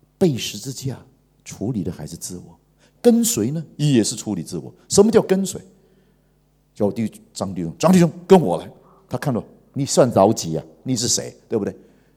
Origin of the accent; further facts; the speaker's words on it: China; 我们中国人